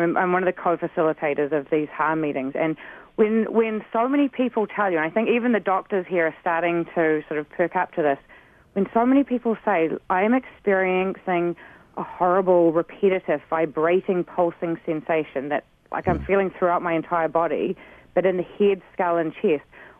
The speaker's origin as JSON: {"language": "English", "country": "New Zealand", "said": "Maybe you can hear I have an accent. I'm from New Zealand."}